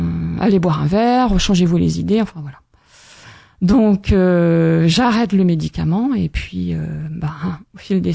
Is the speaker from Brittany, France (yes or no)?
yes; Brittany, France; j'étais en vacances en Bretagne, donc c'est mon... C'est mon pays d'origine, c'est ma terre natale.